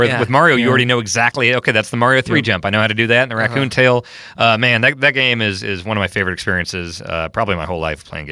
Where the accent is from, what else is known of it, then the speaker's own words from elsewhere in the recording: Kansas, United States; Basically, growing up in Kansas, I've had a whole lot of silly things happen in my life